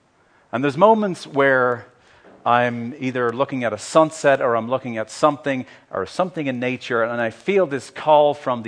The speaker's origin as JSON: {"language": "English", "country": "Ireland", "tie": "born or raised there", "said": "I grew up in the Republic of Ireland, and although that was somewhat safe, there would be bomb scares downtown."}